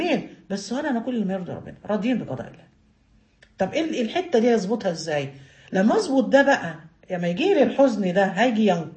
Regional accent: Egypt; بس هي عندنا في مصر احنا احزان عندنا راسخه والافراح زائله

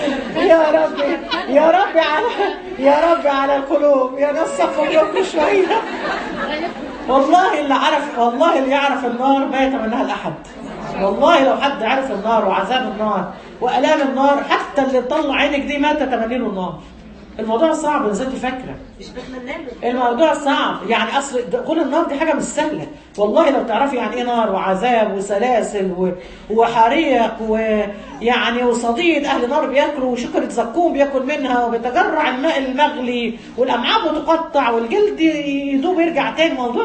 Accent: Egypt; احنا كمصريين لنا دماغ معينه رجال ونساء

